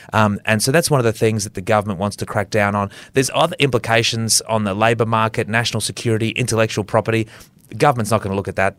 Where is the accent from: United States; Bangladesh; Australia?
Australia; Queensland; also born or lived in Western Australia; And as a Queenslander who's lived in WA for a number of years